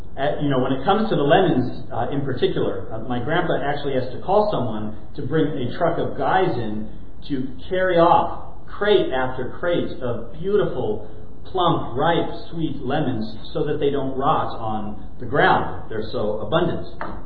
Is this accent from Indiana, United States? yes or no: no; California, United States; the fruit smorgasbord that I grew up with in Southern California.